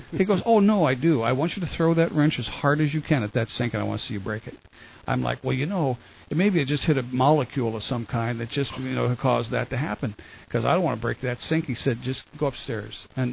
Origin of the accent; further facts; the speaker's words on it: New Jersey, United States; we got to tell ash can stories because we're from New Jersey.